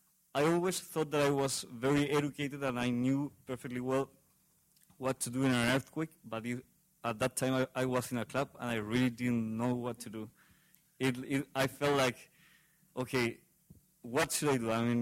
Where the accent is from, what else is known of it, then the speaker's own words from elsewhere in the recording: Chile; English is a second language; Hello, I'm from Chile, and I was in the earthquake 2010.